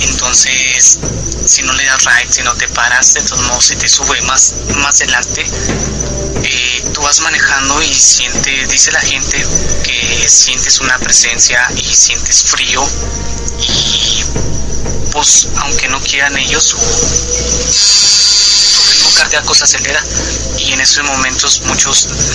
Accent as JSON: {"language": "Spanish", "town": "Parral", "region": "Chihuahua", "country": "Mexico", "said": "Soy de Parral, Chihuahua"}